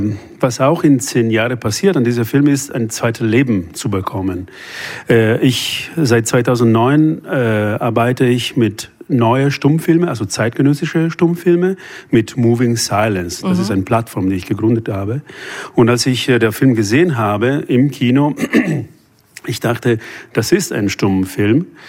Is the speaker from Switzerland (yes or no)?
no; Italy; Ich bin Italiener, ja.